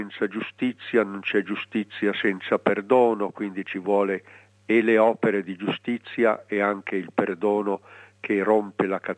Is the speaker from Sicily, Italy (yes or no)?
no; Turin, Piedmont, Italy; io sono di Torino, quindi non conoscevo Milano